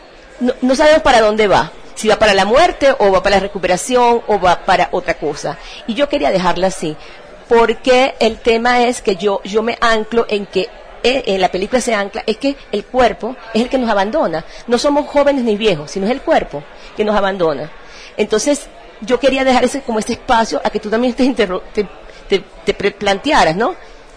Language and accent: Spanish; Santa Ana, Nueva Esparta, Venezuela; yo soy de Santa Ana, que es un pueblo del centro de Margarita. Entonces, también, para nosotros, el mar no es la referencia directa